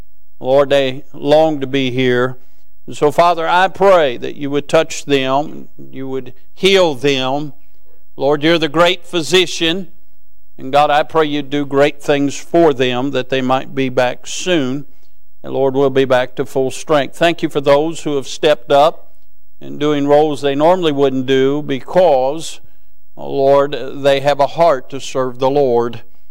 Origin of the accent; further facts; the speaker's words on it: Cincinnati, Ohio, United States; born there; I am not a Yankee, but I was born in Cincinnati, okay? I know I'm not a Kentuckian bred, but I have lived here longer than I lived in Ohio